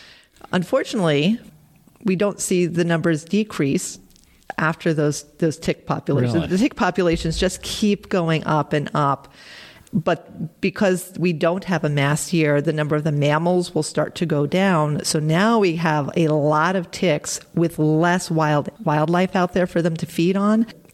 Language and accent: English; Long Island, New York, United States; So, yes, that was actually growing up on Long Island when I was a kid.